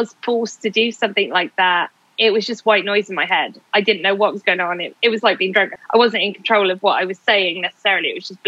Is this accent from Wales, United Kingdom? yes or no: yes; Cardiff, Wales, United Kingdom; now in London, United Kingdom; somebody from my hometown, because I'm from Cardiff, I live in London now